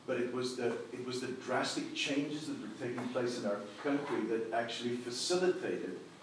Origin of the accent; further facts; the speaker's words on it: South Africa; I'm from South Africa.